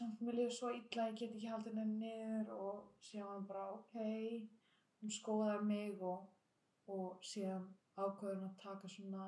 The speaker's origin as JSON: {"language": "Icelandic", "country": "Honduras", "second_language": "Icelandic", "lives_now": "Iceland", "said": "ég kem frá Honduras"}